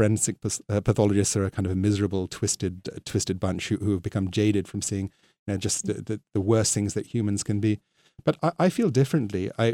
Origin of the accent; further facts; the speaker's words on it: Bristol, South West England, United Kingdom; born there; also born or lived in Jamaica / Canada; I was originally born in Bristol. I was only born once, but that happened in Bristol in the southwest of England. But my family has been fairly migratory. We lived in Jamaica for the first 7 years of my life, and then in Canada for a year.